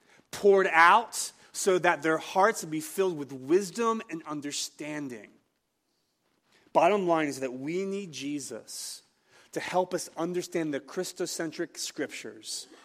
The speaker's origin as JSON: {"language": "English", "town": "Philadelphia", "region": "Pennsylvania", "country": "United States", "tie": "born or raised there", "said": "I'm born and raised in Juniata Park. I'm a homegrown Philly guy."}